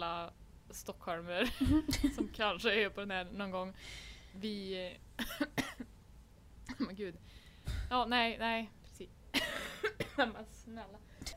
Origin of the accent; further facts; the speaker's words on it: Värmland, Sweden; Ja, som du sa, vi är alltså från Värmland.